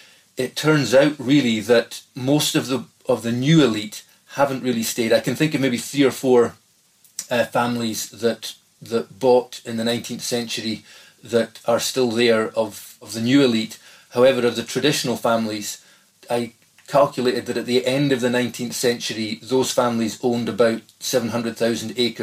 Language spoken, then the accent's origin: English; Skye, Scotland, United Kingdom; Well, I can say, growing up on Skye in the 1980s, 1990s, there was certainly a residual memory of clearance.